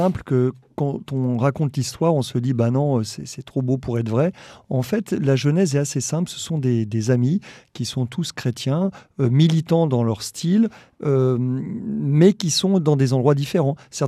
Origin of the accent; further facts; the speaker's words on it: Paris, Île-de-France, France; pour nous, beaucoup, on est des Parisiens, hein, on n'est pas forcément méchants.